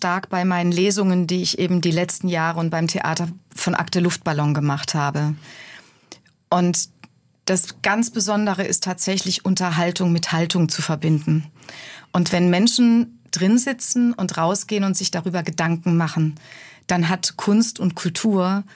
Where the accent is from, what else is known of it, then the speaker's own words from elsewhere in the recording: Dossenheim, Baden-Württemberg, Germany; weil ich komme aus der Kurpfalz. Das sind kurpfälzische traditionelle Rezepte.